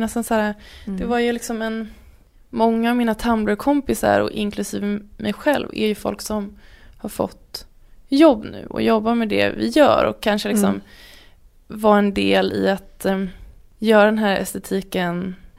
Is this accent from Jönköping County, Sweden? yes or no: no; Värmdö, Stockholm County, Sweden; Jag växte upp på Värmdö.